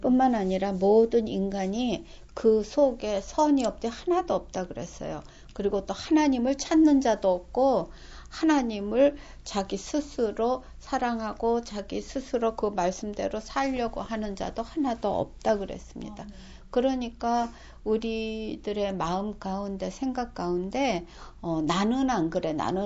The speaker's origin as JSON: {"language": "Korean", "country": "South Korea", "tie": "born or raised there", "also_born_or_lived": "Japan", "said": "제가 이제 한국에서 태어나서 자라면서 한국에 해 뜨는 나라였어요. 그렇게 자랐는데 일본에 가서 살다 보니까"}